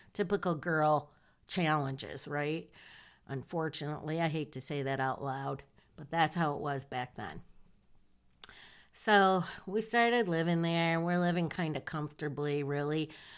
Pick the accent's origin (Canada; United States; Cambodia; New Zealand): United States; Michigan; Susan was from Texas, and I think Cindy was from New York, and I'm from Michigan.